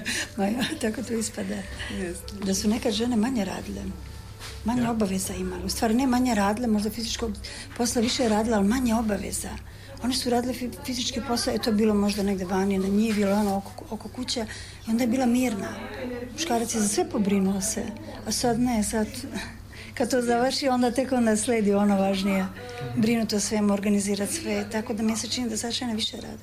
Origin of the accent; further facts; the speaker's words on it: North Macedonia; Onda sam porasla i odrasla u Makedoniji